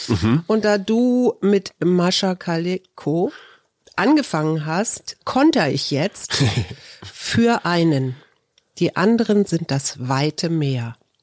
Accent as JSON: {"language": "German", "region": "Hamburg", "country": "Germany", "tie": "born or raised there", "said": "Also ich bin ja in Hamburg-Barmbek geboren oder habe da als in meinen ersten Jahren als Kind gelebt oder als Kleinkind."}